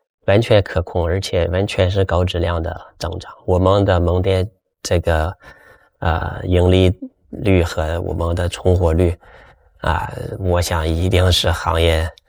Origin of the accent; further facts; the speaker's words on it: Shanxi, China; 我来自一个山西农村，是一个大家庭，我有这个七个兄弟姐妹